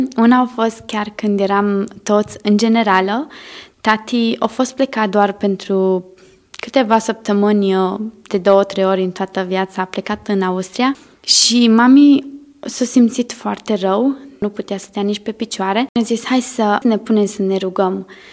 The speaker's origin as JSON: {"language": "Romanian", "town": "Timișoara", "region": "Timiș County", "country": "Romania", "tie": "born or raised there", "said": "Domnul mi-a dat harul să mă nasc într-o familie creștină. M-am născut în Timișoara. Până la vârsta de 26 de ani am trăit aici"}